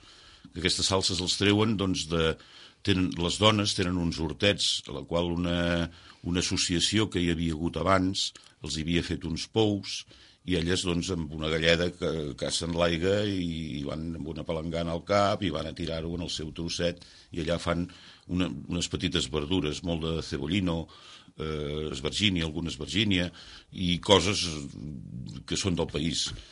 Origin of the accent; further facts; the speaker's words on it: Blanes, Catalonia, Spain; Som de Blanes, sí.